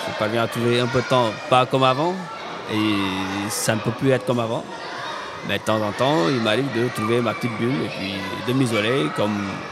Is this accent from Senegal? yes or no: yes; Senegal; nous, on vient du Sénégal